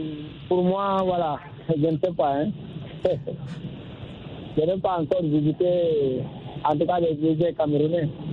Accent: Guinea; je suis originaire de la Guinée.

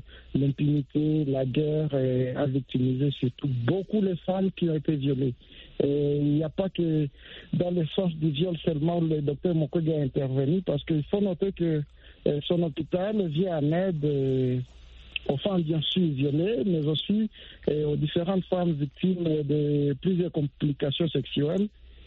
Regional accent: Bukavu, South Kivu, DR Congo; Il faut noter aussi que je suis originaire de Bukavu.

